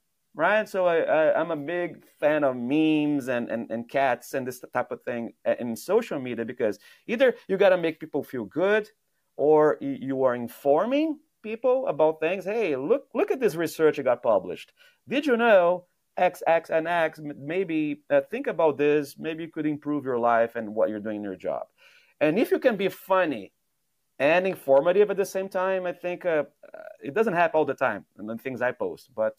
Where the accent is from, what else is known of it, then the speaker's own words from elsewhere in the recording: Brazil; English is a second language; now in Canada; I'm an immigrant from Brazil to Canada today. And I speak funny.